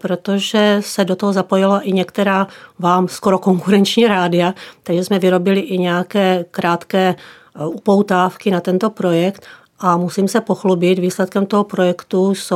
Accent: Olomouc, Olomouc Region, Czechia; born there; Narodila jsem se v Olomouci.

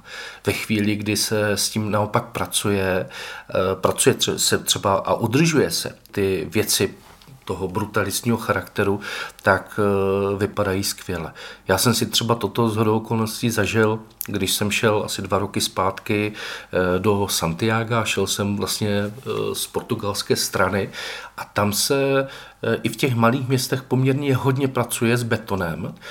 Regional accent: Nový Jičín, Moravian-Silesian Region, Czechia; now in Kopřivnice, Czechia; Jak už jsem řekl, já jsem se narodil a vyrůstal jsem v Novém Jičíně.

